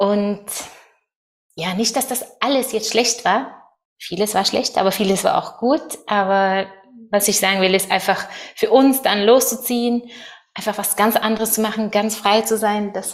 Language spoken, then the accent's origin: German; Norway; moved away as an adult; also born or lived in Germany; now in La Palma, Spain; Und ich komme aus Norwegen, aber ich habe 12 Jahre in Deutschland gelebt und da sind auch alle unsere 4 Kinder geboren. Und jetzt lebe ich auf La Palma.